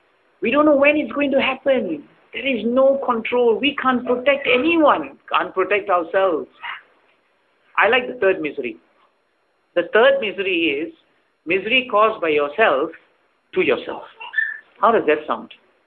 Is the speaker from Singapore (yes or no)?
yes; Singapore; Because coming from Singapore, I've never been in an earthquake. I'm born and brought up in Singapore, never seen a disaster.